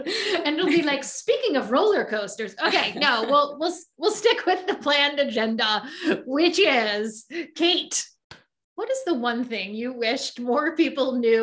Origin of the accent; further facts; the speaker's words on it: Baltimore, Maryland, United States; As you may or may not know, I grew up in Baltimore, Maryland.